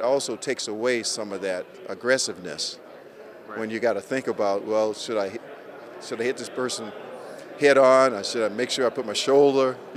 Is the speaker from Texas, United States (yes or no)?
yes; Houston, Texas, United States; And, of course, I'm from the Houston, Texas area.